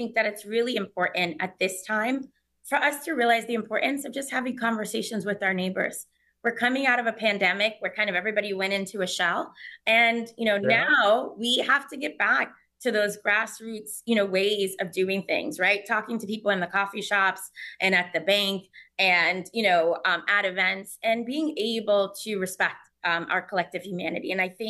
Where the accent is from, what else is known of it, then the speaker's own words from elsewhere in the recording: New York City, New York, United States; I grew up in Harlem, and he is one of the founders of the Harlem Renaissance.